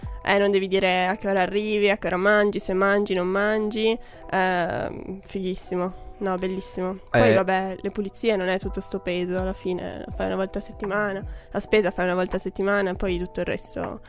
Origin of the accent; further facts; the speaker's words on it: Asti, Piedmont, Italy; sono di Asti, quindi facevo pendolare tutti i giorni macchina fino in stazione, treno fino a Torino